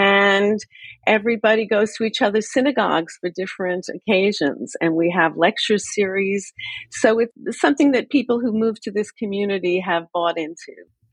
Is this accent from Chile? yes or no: no; Long Island, New York, United States; I was brought up on Long Island in a large conservative synagogue, and it really functioned as our social life.